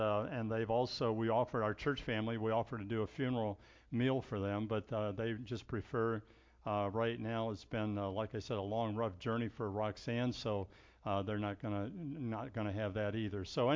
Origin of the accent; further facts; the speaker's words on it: Ohio, United States; I was born and raised in Ohio.